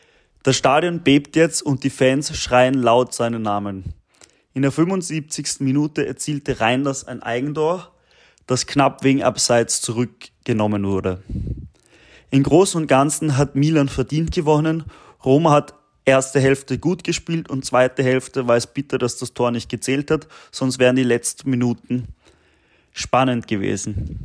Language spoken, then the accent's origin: German; Austria; das freut mich als Österreicher natürlich, dass Marko Arnautovic den entscheidenden Treffer geschossen hat.